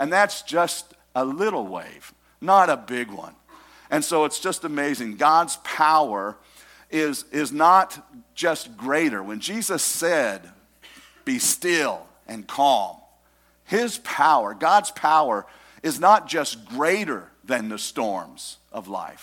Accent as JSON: {"language": "English", "region": "East Coast", "country": "United States", "tie": "born there", "said": "I lived on the West Coast. I was born on the East Coast. I've been everywhere. My dad was in the Navy."}